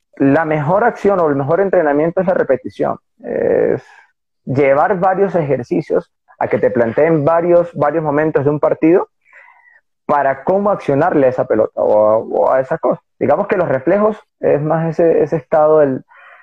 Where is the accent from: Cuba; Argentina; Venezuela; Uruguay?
Venezuela; Mérida; una escuelita pequeña, pero de gran capacidad de aprendizaje, que fue en Belén, en Mérida, Venezuela. Soy venezolano, merideño.